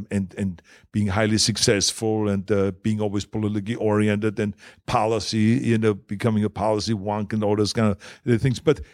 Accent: Germany; accent: German; English is a second language; now in United States; I was there talking with my German accent and all this.

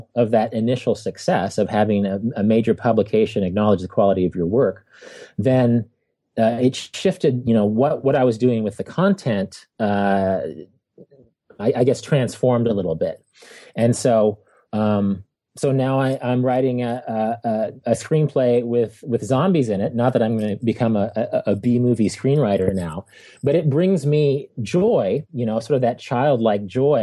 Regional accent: Wichita, Kansas, United States; I'm from Wichita, Kansas.

